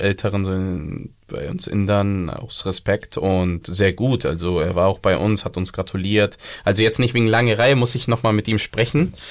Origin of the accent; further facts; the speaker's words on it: Punjab, India; German is a second language; Norden, Punjab.